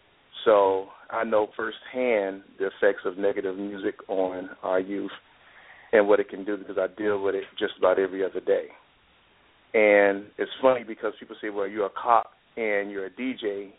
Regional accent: Miami, Florida, United States; I'm from Overtown. And, you know, I was born and raised in the ghetto, if you can say that, you know, in the hood.

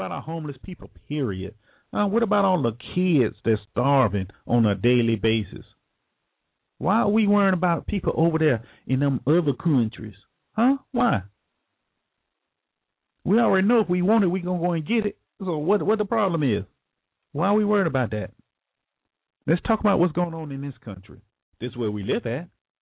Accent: Jacksonville, United States; Look, I'm from Jacksonville too, so I know what you're talking about.

